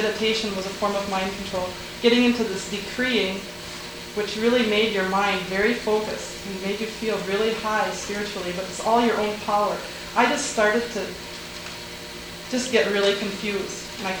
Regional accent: St. Cloud, Minnesota, United States; I'm from St. Cloud.

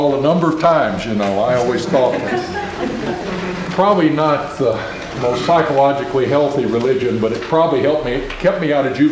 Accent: Memphis, Tennessee, United States; And then my sophomore year, Dr. King was killed in Memphis, where I was going to college, my hometown.

